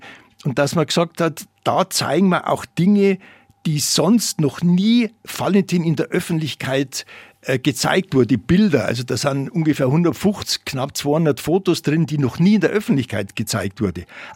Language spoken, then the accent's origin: German; Munich, Bavaria, Germany; Also ich bin ein 50er-Jahrgang. Ich bin in München aufgewachsen.